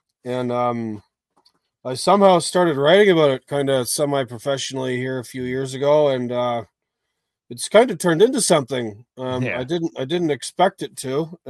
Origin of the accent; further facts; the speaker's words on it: Canada; also born or lived in Australia / New Zealand; I've lived in Australia and New Zealand. I'm originally from Canada.